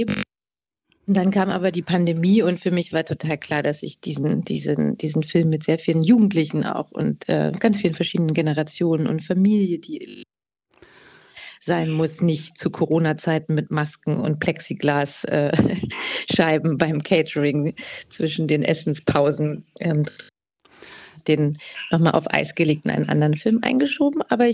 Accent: East Germany, Germany; weil ich komme selber aus Ostdeutschland

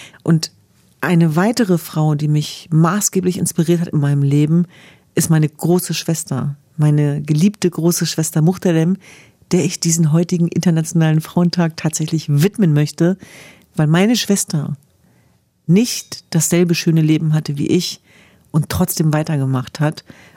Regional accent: Hanover, Lower Saxony, Germany; Und wenn ich an meine Kindheit zurückdenke in Hannover-Linden

